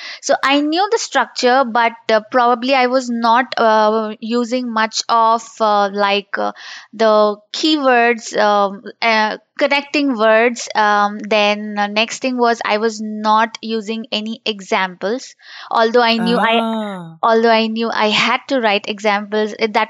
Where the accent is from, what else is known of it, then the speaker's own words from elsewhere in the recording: India; English is a second language; I'm from India. I'm located in Hyderabad, down south in India.